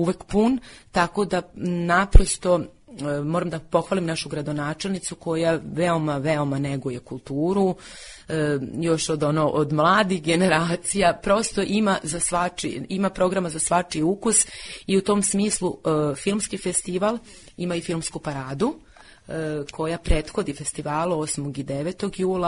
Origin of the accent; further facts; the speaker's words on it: Sombor, Vojvodina, Serbia; pošto sam kao dete sam živjela u Somboru